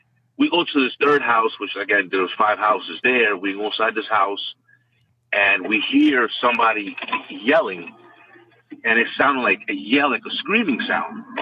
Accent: Edison, New Jersey, United States; Anyway, I'm from New Jersey, Edison, New Jersey.

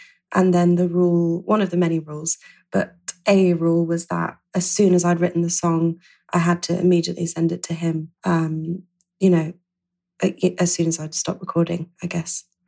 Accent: Yorkshire and the Humber, United Kingdom; I grew up in North Yorkshire, and there certainly wasn't a music scene anywhere.

